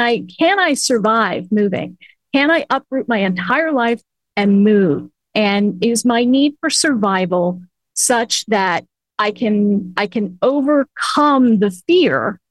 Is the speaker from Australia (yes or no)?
no; Northeast, United States; now in Southern California, United States; I am not native to Southern California. I moved from the East Coast.